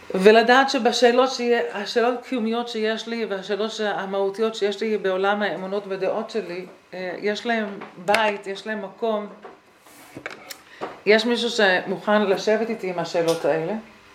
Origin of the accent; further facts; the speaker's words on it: Rehovot, Central District, Israel; אני גדלתי ברחובות. עברתי את החינוך הממלכתי דתי